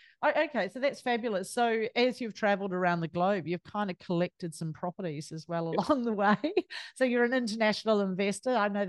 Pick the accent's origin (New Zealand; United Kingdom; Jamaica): New Zealand; Wellington; now in Australia; I'm a Kiwi, love New Zealand. Love Australia, been living here for a long time, but very, very much in love with my home. And you're from, you migrated to my hometown, so you're from Wellington.